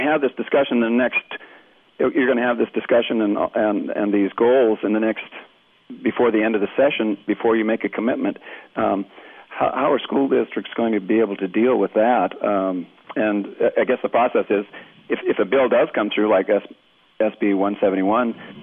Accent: Petersburg, Alaska, United States; And we're coming from Petersburg, and we have probably some of the highest scores in Alaska

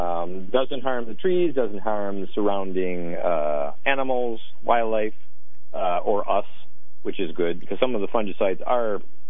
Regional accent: Midwest, United States; I mean, basically, I grew up back in the Midwest climbing some of these trees.

